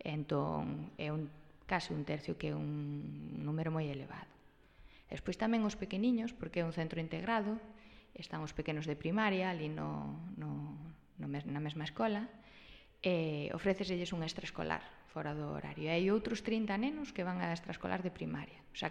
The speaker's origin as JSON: {"language": "Galician", "region": "Galicia", "country": "Spain", "moved": "yes", "lives_now": "London, United Kingdom", "said": "que os galegos éramos os que emigrábamos e había unha comunidade galega moi forte"}